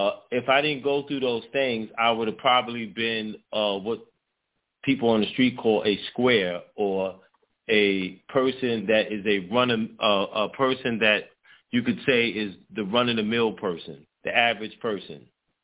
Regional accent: Bronx, New York, United States; I'm 49 years old. I was born and raised in the Bronx. I was born, in fact, Bronx Lebanon Hospital in the Bronx. So I'm from this community which I reside in.

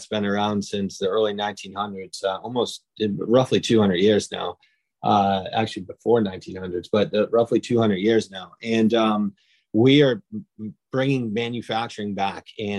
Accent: Webster, Massachusetts, United States; I'm actually born and raised in Webster, Massachusetts. And if you know where that is, it's right on the border of Dudley, Mass.

